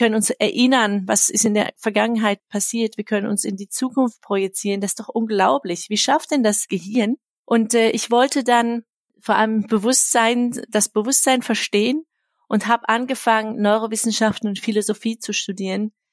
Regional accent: Germany; now in Switzerland; Dann habe ich hier einen Teil meiner Kindheit verbracht und dann war ich eigentlich nur 2 Jahre meiner Kindheit in der Schweiz und dann wieder zurück, in Deutschland und dann bin ich wieder zurück in die Schweiz gezogen.

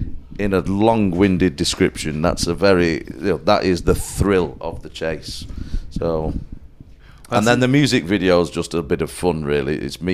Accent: United Kingdom; we're British and we're very, very British. So we're early for everything.

